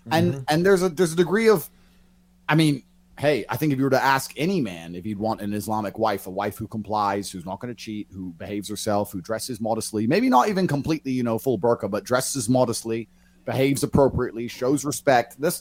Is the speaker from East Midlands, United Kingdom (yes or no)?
no; Luton, East of England, United Kingdom; born or raised there